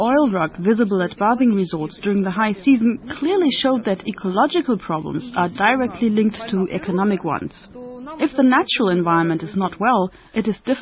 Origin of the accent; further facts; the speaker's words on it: Baltisk, Kaliningrad Oblast, Russia; I'm from Baltisk, formerly known as Pillau.